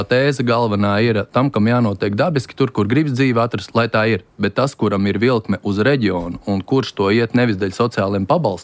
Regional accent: Priekuļi, Cēsis Municipality, Latvia; Es pats nāku no Priekuļu pagasta. Un tagad ir 40 plus, esmu izveidojis karjeru Rīgā

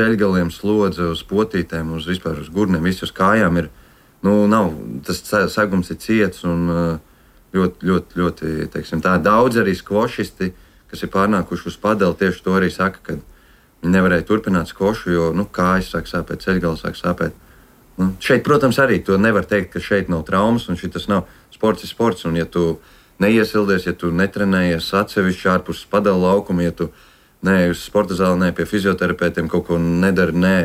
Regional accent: Cēsis, Cēsis Municipality, Latvia; jo mēs esam abi no Cēsīm

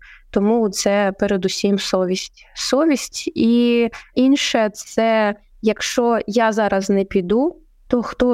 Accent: Poltava Oblast, Ukraine; і навіть мою рідну Полтавську

